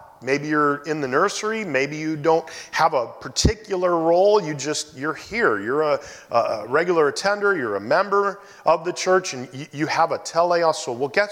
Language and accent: English; Davenport, Iowa, United States; So I grew up in Davenport, Iowa, city area of 300,000 people.